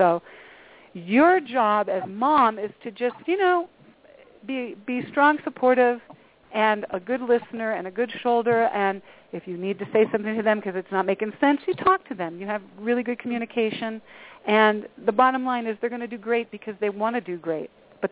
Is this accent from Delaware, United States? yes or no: yes; Delaware, United States; I'm from Delaware originally.